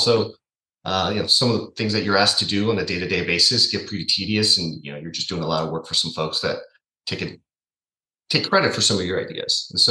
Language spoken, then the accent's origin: English; Ecuador; now in United States; I'm originally from Ecuador, moved to the U.S. in 2001. So had that immigrant mindset